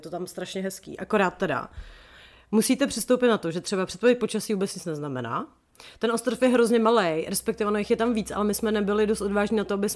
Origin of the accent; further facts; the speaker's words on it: Prague, Czechia; Jako, připadám se vždycky hrozně superior, když říkám někde v zahraničí, že jsem z Prahy.